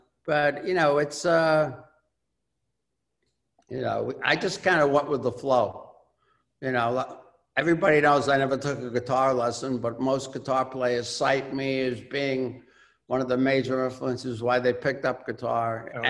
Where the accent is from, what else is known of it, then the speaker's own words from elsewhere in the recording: New York City, New York, United States; in my hometown. That was a little nerve-wracking.